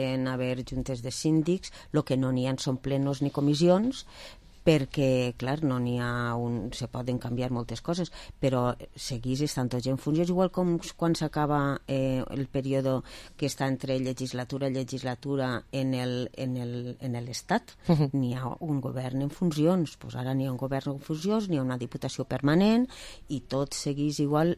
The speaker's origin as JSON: {"language": "Catalan", "town": "Vila-real", "region": "Valencian Community", "country": "Spain", "said": "Jo soc de Villarreal, estic en Villarreal"}